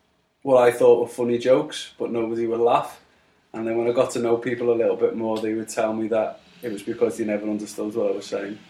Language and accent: English; Liverpool, North West England, United Kingdom; I grew up in McGull, in Liverpool. I've got 2 brothers. Mum and Dad lived in Anfield, and that's probably about 8 miles outside of the city centre.